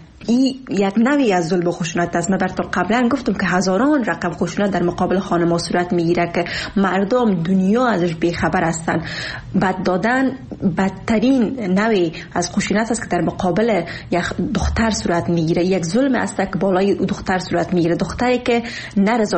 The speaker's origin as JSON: {"language": "Persian", "country": "Afghanistan", "said": "من زن افغان هستم،"}